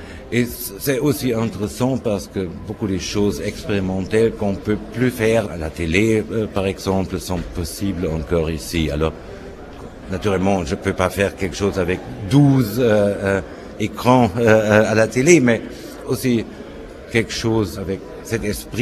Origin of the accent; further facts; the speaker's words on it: Germany; J'habite Berlin, je suis allemand.